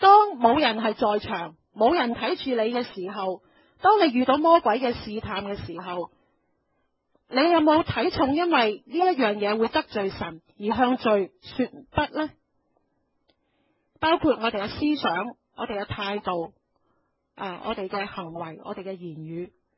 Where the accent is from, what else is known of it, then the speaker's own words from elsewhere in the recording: China; 我们中国人很要面子的